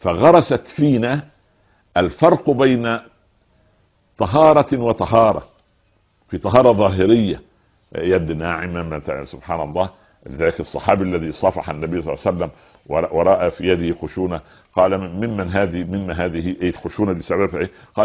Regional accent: Upper Egypt, Egypt; ونحن أطفال صغار في قريتنا في صعيد مصر.

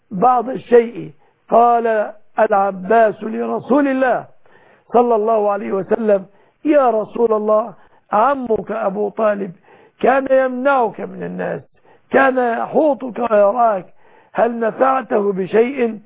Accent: Egypt; بلادنا مصر

